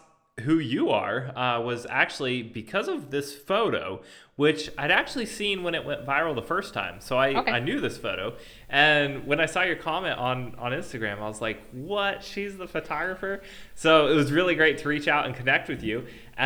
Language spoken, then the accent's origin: English; United States; now in Reykjavik, Iceland